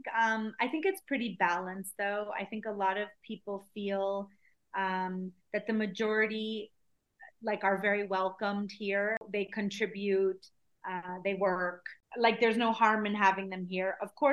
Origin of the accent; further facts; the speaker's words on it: New York, United States; now in Mexico; I am from New York, the New York, Connecticut area